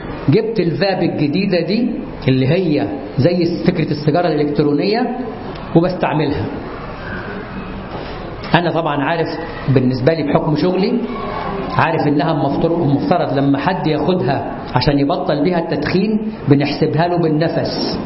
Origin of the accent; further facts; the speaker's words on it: Upper Egypt, Egypt; وأنا أعرف ناس، أنا أصلا من الصعيد، كان هناك في بيوت الناس عندنا